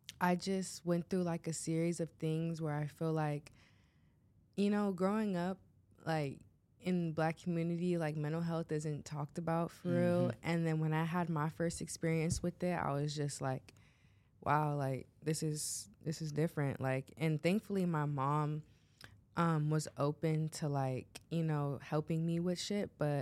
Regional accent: Arizona, United States; Yeah, I am from Arizona. I'm a third year here at USC studying psychology

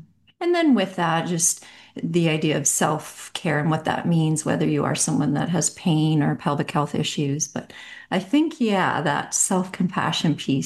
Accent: Saskatchewan, Canada; I was born and raised in Canada from Saskatchewan.

